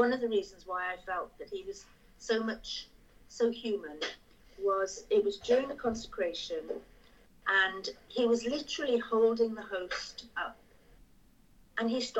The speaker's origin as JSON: {"language": "English", "town": "Cardiff", "region": "Wales", "country": "United Kingdom", "tie": "born there", "said": "I was born in Cardiff, October the 25th, 1952."}